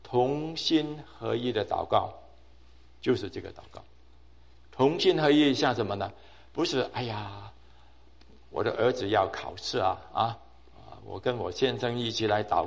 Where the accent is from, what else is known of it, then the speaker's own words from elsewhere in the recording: Hong Kong; now in United States; 我在香港长大，喝的水都要先怎么样？煮熟，等了冷了以后才喝。